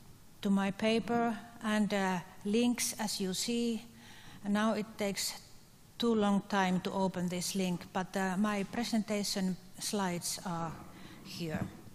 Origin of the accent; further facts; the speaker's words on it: Finland; English is a second language; I come from Finland.